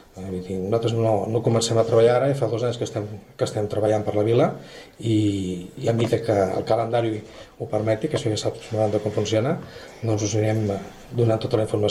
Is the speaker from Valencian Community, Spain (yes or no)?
no; Sitges, Catalonia, Spain; perquè nosaltres tan sols som gent de Sitges per Sitges.